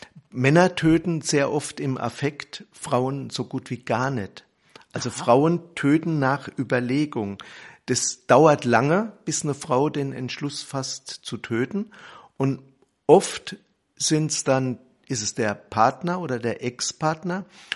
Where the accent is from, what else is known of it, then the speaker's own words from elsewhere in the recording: Dirmstein, Rhineland-Palatinate, Germany; Ich komme aus der Region. Dirmstein, Worms ist in der Nähe.